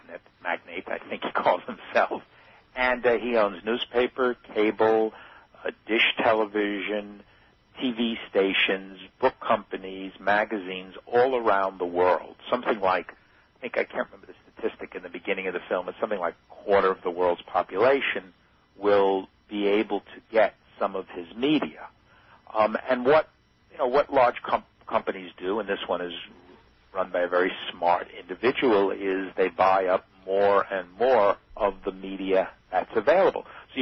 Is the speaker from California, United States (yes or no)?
no; New York, United States; and I'm from New York, so it takes a lot to shock me, frankly